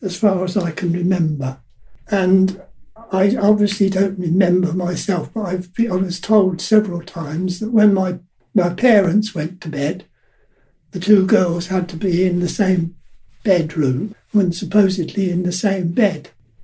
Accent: Bletchley, South East England, United Kingdom; I lived in this house, was born in this house, so I've been here all my life.

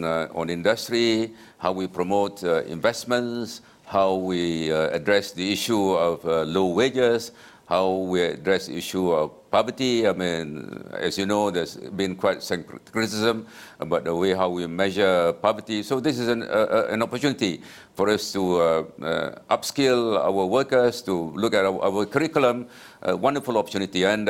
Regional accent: Kelantan, Malaysia; including my home state of Kelantan

